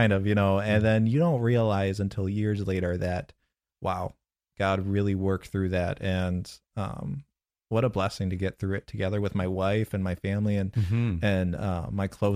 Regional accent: Midwest, United States; I grew up in the Midwest, and I tell my family I'm perfectly happy never seeing snow again.

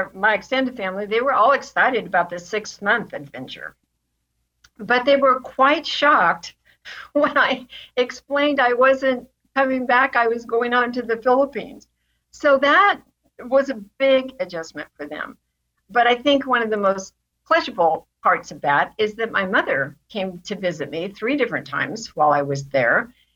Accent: Portland, Oregon, United States; I was from Portland.

